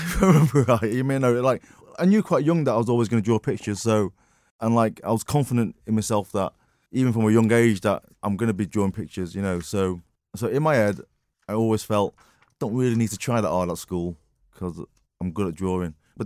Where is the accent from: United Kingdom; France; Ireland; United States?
United Kingdom; Altrincham, North West England; also born or lived in Marple; Born in Withenshaw Hospital. I kind of grew up in Altrincham, in the Chippy. Lived there for 7 years in Altrincham, and then my folks moved to Marple. And what I do remember growing up, I was the only Chinese kid in the school